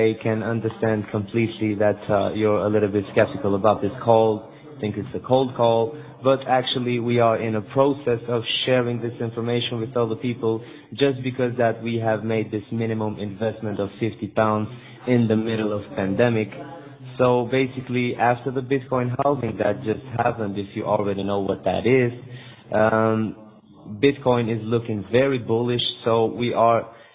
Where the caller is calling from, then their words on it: London, United Kingdom; I'm calling from London. We are a small branch in here.